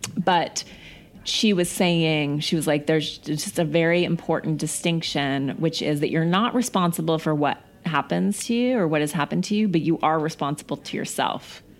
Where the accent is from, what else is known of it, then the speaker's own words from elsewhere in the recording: Missoula, Montana, United States; I'm almost 40, and I grew up in Missoula, Montana, which is like a small town.